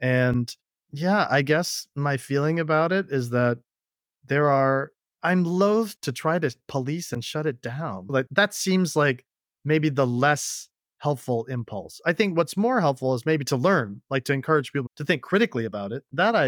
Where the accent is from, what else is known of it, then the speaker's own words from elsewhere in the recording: Slidell, Louisiana, United States; all of the anxiety and weird feelings I had about growing up in Louisiana and Slidell and what it meant to be from the South, but in the North, and then also being South Asian